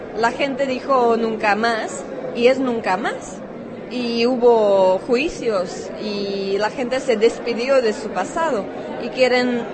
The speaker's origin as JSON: {"language": "Spanish", "country": "Czechia", "second_language": "Spanish", "said": "Porque en mi país lo que vivimos o lo que vivieron mis padres influyó mucho sobre cómo es la gente checa."}